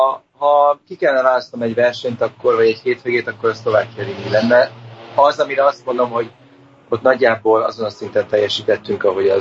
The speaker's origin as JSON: {"language": "Hungarian", "country": "Hungary", "said": "és ezt magyarként nagyon-nagyon jó érzés mondani"}